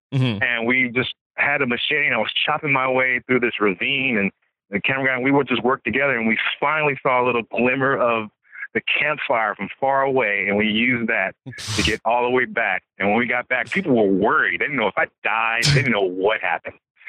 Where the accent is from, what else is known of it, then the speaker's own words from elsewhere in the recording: Kansas, United States; And I was this kid from Kansas, basically, you know, going to school at the University of Washington.